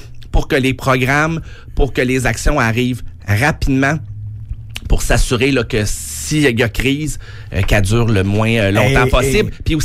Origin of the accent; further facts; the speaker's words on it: Granby, Quebec, Canada; je viens des cantons d'Est, Granby